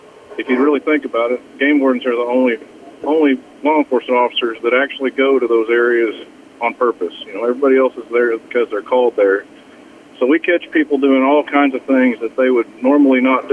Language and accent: English; Crescent, Oklahoma, United States; Well, I grew up in Crescent, Oklahoma, hunted and fished my whole life. Left Crescent to go to college.